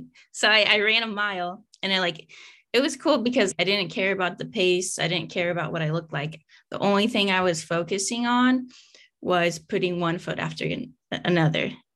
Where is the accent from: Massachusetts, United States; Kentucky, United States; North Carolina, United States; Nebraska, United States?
Nebraska, United States; also born or lived in Virginia / California; So I am originally from Nebraska. I served about 7 years in the Navy.